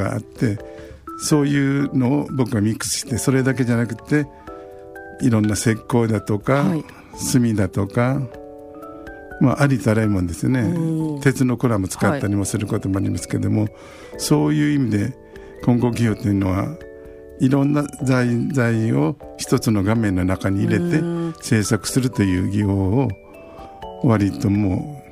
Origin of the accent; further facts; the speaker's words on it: Kobe, Hyogo, Japan; also born or lived in Tokyo; 神戸で育って、うんうん、武蔵野美術学院というところに高校卒業後行きまして、はい、東京で約10年間生活をしてて